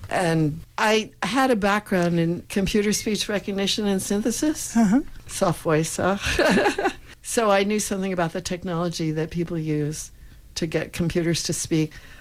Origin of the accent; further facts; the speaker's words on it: United States; No, because America is my home. I am American.